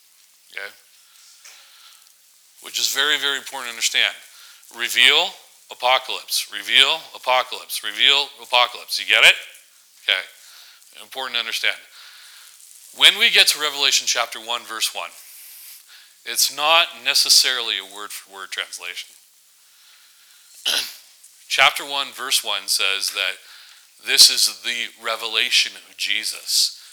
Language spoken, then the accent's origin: English; Vancouver, British Columbia, Canada; When I was a kid, I grew up in Vancouver, and one of the greatest things about living in Vancouver was you got to see the mountainscapes.